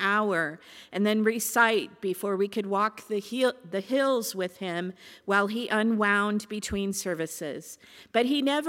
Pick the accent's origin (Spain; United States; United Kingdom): United States; California; Growing up in Southern California in a semi-arid climate, rivers were not an important feature in our local geography.